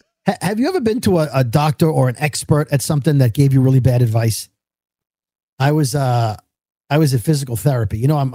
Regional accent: Brooklyn, New York, United States; because we grew up in Brooklyn, above ground pools were not.

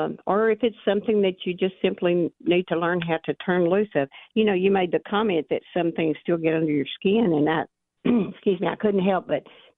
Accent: Arkansas, United States

